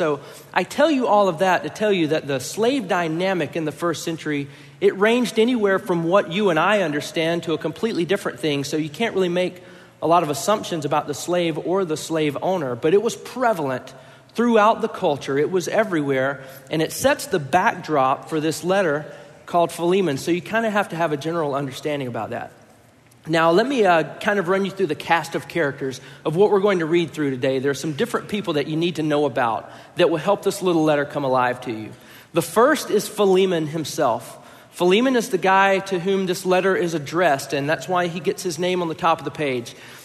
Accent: United States; You know, as an American, I have a very specific image of slavery in my mind.

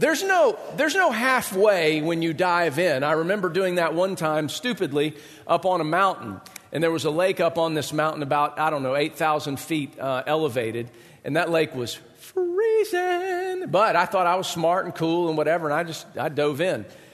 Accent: Georgia, United States; I was little, growing up in Georgia, I didn't have a swimming pool at our house

